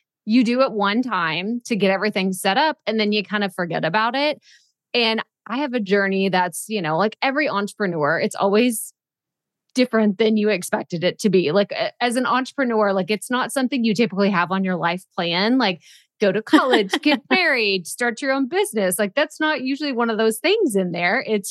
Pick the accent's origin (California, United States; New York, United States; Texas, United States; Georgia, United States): Texas, United States; Like I grew up in Texas and I have so many friends. I grew up in a small town in Texas